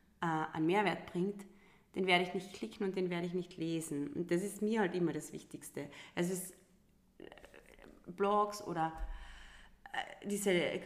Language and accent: German; Salzburg, Austria; born there; Klassische, bin eine gebürtige Lungauerin.